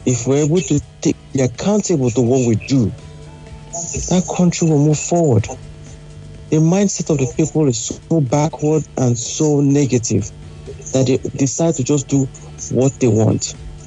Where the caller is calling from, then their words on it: Michigan, United States; calling from Michigan.